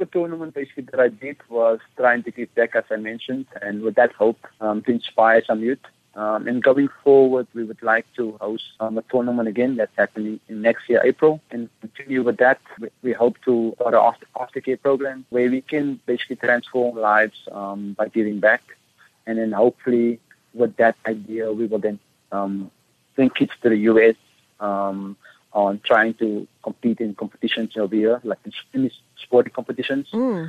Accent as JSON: {"language": "English", "town": "Cape Town", "region": "Western Cape", "country": "South Africa", "said": "because I come from Lavendale, where, as you know, for today it's still overrun with gangsters and drugs and stuff like that."}